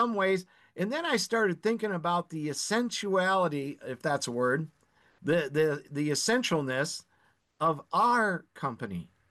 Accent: Marcellus, Michigan, United States; also born or lived in Indiana, United States; I grew up here in Marcellus, Michigan, this town where I live now, this house that I live in, that I'm sitting in right now when I'm talking to you.

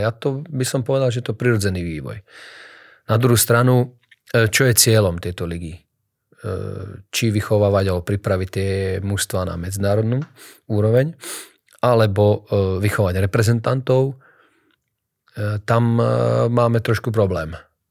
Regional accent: Levice, Nitra Region, Slovakia; napríklad ja som z Levíc

